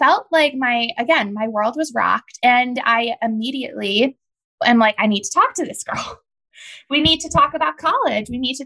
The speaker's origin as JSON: {"language": "English", "town": "Chicago", "region": "Illinois", "country": "United States", "said": "Guys, I'm from Chicago, and this season is filmed in Chicago."}